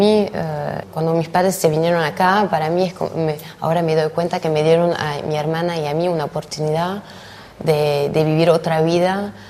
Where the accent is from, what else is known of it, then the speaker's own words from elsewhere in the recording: Argentina; now in France; soy más francesa que argentina, estoy acá hace 38 años, pero me encanta ir allá, mi familia, todo.